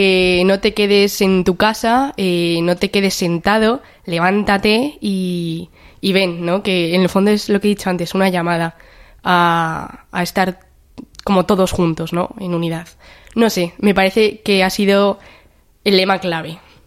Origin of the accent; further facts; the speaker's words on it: San Fernando de Henares, Community of Madrid, Spain; soy de San Fernando de Henares y de la parroquia Santos Juan y Pablo.